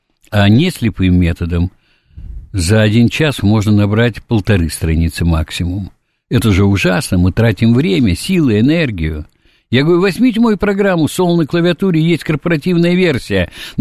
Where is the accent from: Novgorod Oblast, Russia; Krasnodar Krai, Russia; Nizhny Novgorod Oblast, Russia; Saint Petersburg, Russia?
Saint Petersburg, Russia; Мы сейчас ленинградец, я там родился, прожил